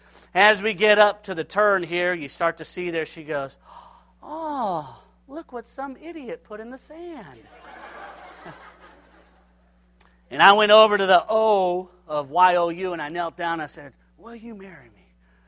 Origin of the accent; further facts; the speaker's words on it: Los Angeles, California, United States; I'm from Los Angeles, and I just wandered the streets of Michigan Avenue